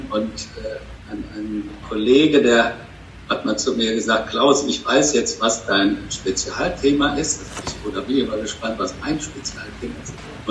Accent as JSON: {"language": "German", "town": "Cologne", "region": "North Rhine-Westphalia", "country": "Germany", "said": "Düsseldorf als Kölner ist ja schon auch weit weg."}